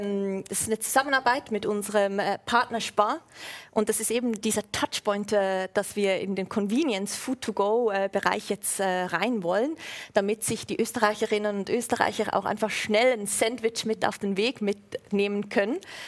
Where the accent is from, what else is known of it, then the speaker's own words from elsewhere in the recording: Switzerland; accent: Swiss; also die Schweiz ist, wo wir herkommen. Ich meine, mein Akzent, oder? Ja. Ich kann es nicht verstecken.